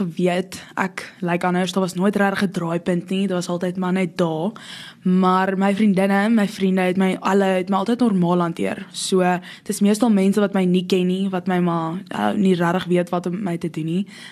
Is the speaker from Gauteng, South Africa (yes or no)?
yes; Pretoria, Gauteng, South Africa; Ek is gebore in Pretoria, ook hier so groot geword. Ek is in Afrikaanswer Meisieskool Pretoria. En ja, ek is matrikulant, so ek is 18.